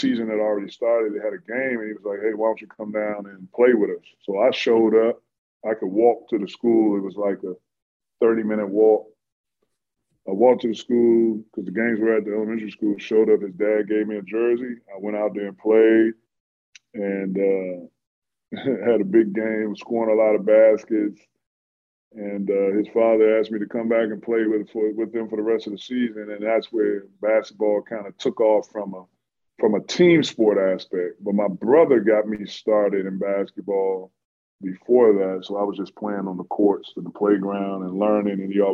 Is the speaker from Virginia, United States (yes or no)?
no; Washington, District of Columbia, United States; So I grew up in Washington, D.C., and my parents moved to, after I was born, probably about 8 months after I was born, they moved right out into PG County, the famed PG County in Maryland